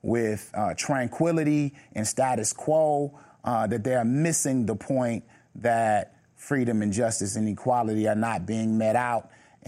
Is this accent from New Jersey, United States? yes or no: no; Milwaukee, Wisconsin, United States; growing up in Milwaukee always felt like this was a place of extreme despair.